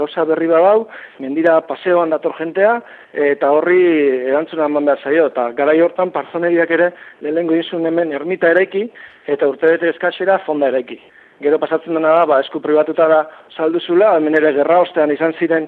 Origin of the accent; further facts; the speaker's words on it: Oñati, Basque Country, Spain; moved away; Gu, izatez, Oñatiarra gara, baina 23 urten apenas egon garen Oñatin. Urrin geratzen zaigu, eta era berean gertu.